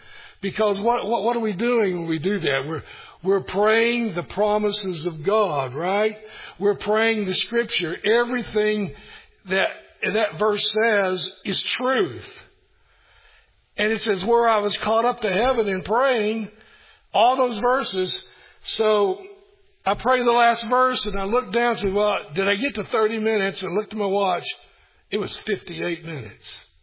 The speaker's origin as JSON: {"language": "English", "town": "Kingsport", "region": "Tennessee", "country": "United States", "tie": "born or raised there", "said": "we have another church as of today in Kingsport, Tennessee, which happens to be my hometown."}